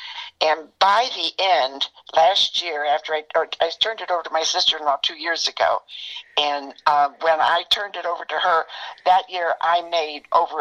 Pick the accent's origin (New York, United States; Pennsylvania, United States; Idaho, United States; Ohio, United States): Ohio, United States; Hamilton; born there; now in Indianapolis, United States; I was born in Hamilton, Ohio, which is about 10 miles north of Cincinnati, and I was born in 1936.